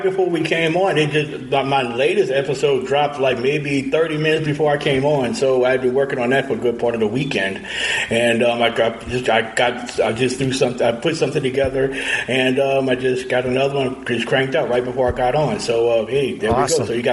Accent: Louisiana, United States; I used to be a sports writer for a daily newspaper back in my home state of Louisiana.

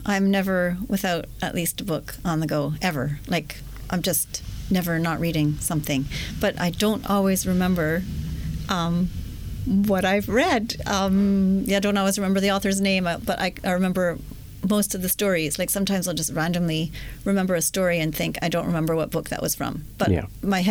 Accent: Montreal, Quebec, Canada; I'm from Montreal in Canada. That's where I grew up.

